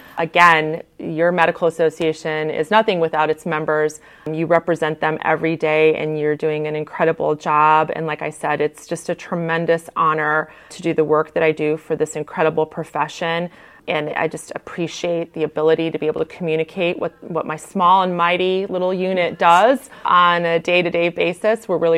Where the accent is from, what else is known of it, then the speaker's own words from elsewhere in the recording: United States; born there; United States and build their family here. I was born a short 6 months after they got here. So now I'm not Hawaiian, but I love your state.